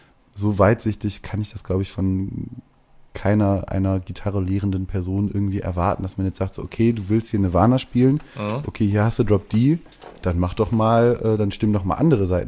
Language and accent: German; North Rhine-Westphalia, Germany; ich komme aus dem Pott